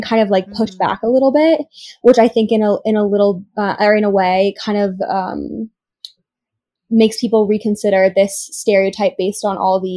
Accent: Idaho, United States; I'm from Idaho. My parents are pretty conservative.

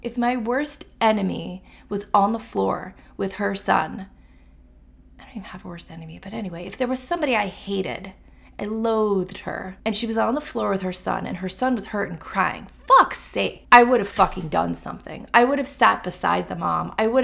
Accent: Florida, United States; I come from Florida. People in Florida don't give a fuck.

